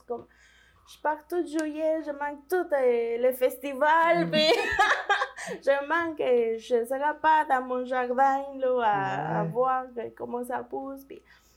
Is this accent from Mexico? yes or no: yes; Mexico; French is a second language; Je viens de Mexique.